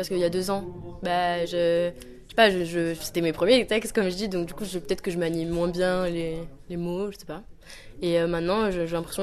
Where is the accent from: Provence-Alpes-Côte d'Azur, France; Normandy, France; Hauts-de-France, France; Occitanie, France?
Occitanie, France; Montpellier; parce que je viens de Montpellier